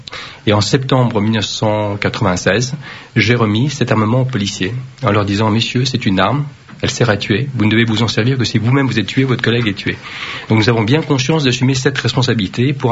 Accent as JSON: {"language": "French", "country": "France", "tie": "born or raised there", "also_born_or_lived": "Vietnam", "second_language": "French", "said": "Je suis né au Vietnam, je suis arrivé en France, je ne parlais pas un mot de français"}